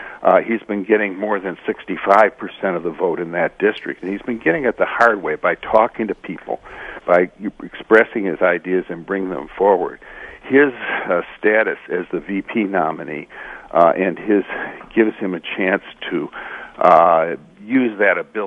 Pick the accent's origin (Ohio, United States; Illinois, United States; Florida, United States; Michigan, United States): Michigan, United States; I'm old enough that I grew up in Michigan, which was a kind of a class warfare politics in the 1950s and 60s.